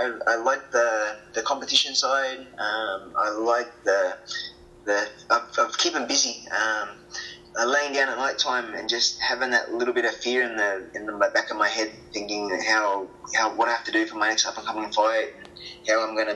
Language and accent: English; Queensland, Australia; on my CMT events here in Queensland, in my hometown.